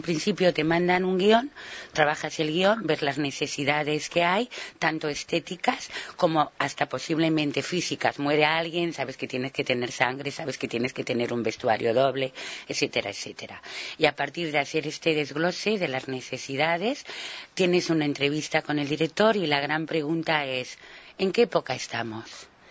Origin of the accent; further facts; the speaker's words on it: Canary Islands, Spain; Catalan is a second language; Sí, sóc canària i enraono català i l'entenc molt bé.